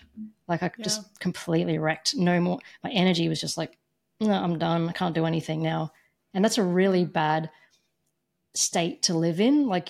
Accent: Melbourne, Victoria, Australia; so I'm in Melbourne, Australia, and I grew up in Melbourne, Australia

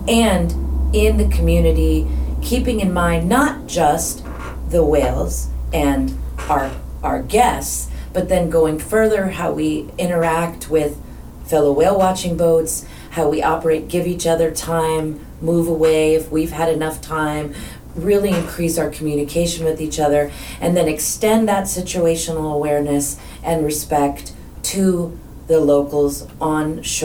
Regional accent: Hawaii, United States; I'm from Hawaii originally. I've gone whale watching all over the world.

